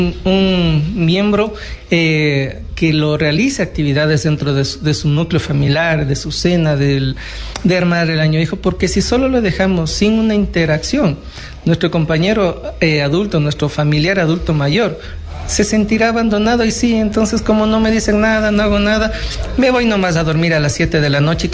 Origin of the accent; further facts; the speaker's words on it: Ecuador; nosotros a veces como latinos o como ecuatorianos somos muy buenos para actuar cuando pasó